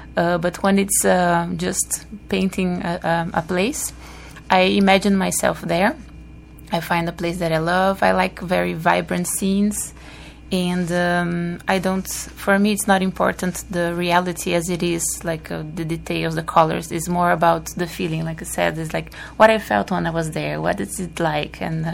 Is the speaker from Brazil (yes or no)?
yes; Brazil; I came from Brazil in a little town